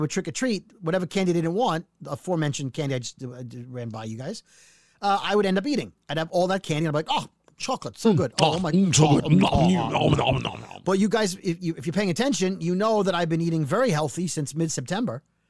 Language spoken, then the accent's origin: English; Brooklyn, New York, United States; And it was, my age, it was at a time when I didn't have cable growing up in Brooklyn.